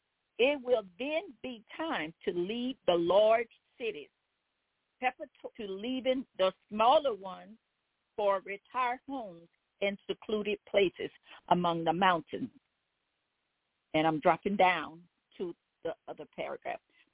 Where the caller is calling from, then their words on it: Baton Rouge, Louisiana, United States; I'm calling from Baton Rouge, Louisiana.